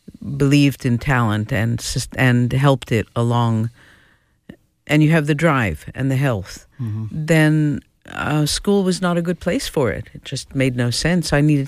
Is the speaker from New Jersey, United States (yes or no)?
yes; New Jersey, United States; So I'm from New Jersey, same area as